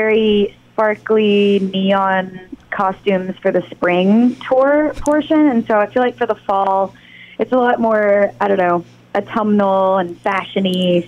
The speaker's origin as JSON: {"language": "English", "region": "Texas", "country": "United States", "said": "I mean, we're both from Texas, so I think I can throw down with the best of them."}